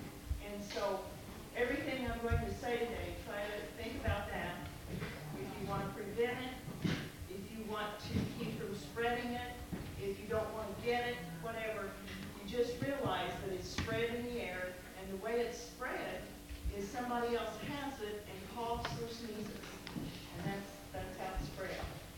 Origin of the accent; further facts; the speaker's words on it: Illinois, United States; I'm not from here. I'm originally from Illinois. I haven't got an accent, though